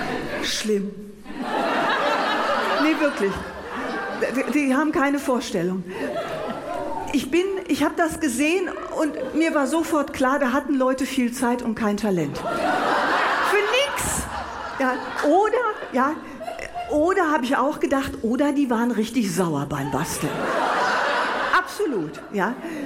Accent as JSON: {"language": "German", "town": "Bonn", "region": "North Rhine-Westphalia", "country": "Germany", "said": "ich komme doch aus Bonn"}